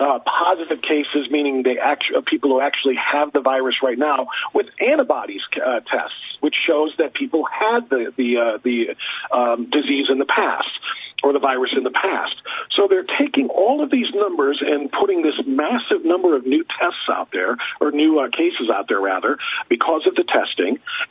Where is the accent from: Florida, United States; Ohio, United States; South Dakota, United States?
Ohio, United States; here in my home state of Ohio